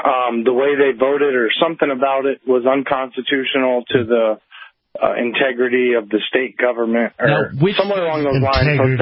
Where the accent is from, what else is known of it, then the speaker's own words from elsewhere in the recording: South Dakota, United States; I'm originally from South Dakota